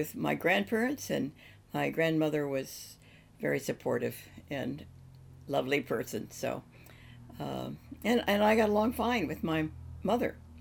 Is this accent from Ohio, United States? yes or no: yes; Dayton, Ohio, United States; I was born in Dayton, Ohio, March of 1929. My folks were divorced when I was five, and my mother and I moved into the home of my grandparents in Dayton.